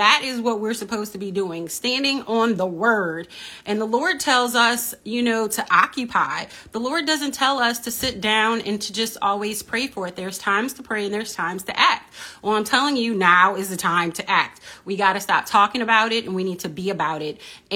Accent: New Orleans, Louisiana, United States; And just growing up in New Orleans in different ways, but traumatized through Katrina and then Ida and just so many things.

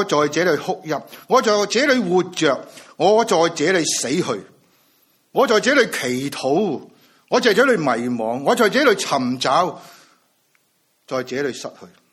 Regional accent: Hong Kong; 讲到翻到我哋自己香港人，而家好多人都想离开土生土长嘅香港

